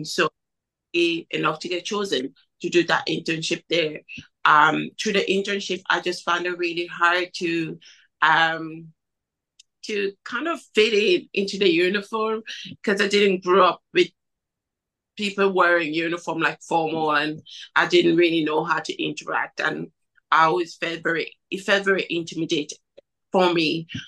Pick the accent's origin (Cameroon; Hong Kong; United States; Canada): Cameroon; English is a second language; now in Ireland; completely different from Cameroon, like weather, food, really everything. How I just went to school, I didn't speak English.